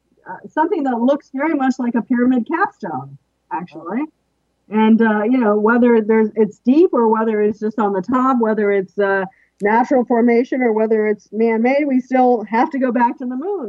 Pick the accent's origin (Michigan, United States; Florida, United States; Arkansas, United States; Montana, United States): Florida, United States; I mean, I grew up off near Florida